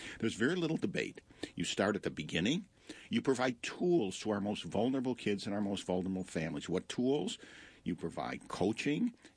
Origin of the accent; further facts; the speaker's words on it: Detroit, Michigan, United States; Now, I'm from Detroit, so keep that in mind.